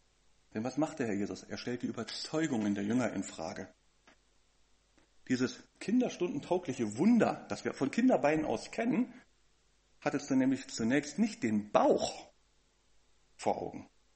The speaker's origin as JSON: {"language": "German", "region": "Berlin", "country": "Germany", "said": "Als Berliner kennen wir diesen Begriff vielleicht noch."}